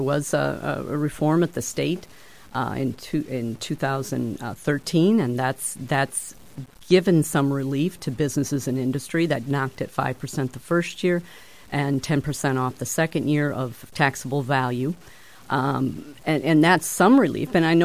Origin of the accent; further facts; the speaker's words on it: Pleasant Valley, Iowa, United States; I'm a lifelong Scott County resident. I grew up in Pleasant Valley where my parents farmed onions and raised there.